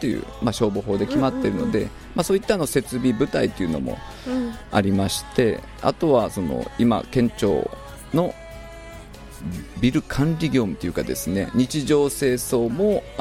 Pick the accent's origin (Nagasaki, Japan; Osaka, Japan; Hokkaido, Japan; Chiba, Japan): Nagasaki, Japan; Omura; 例えば私の地元の大村市なら大村市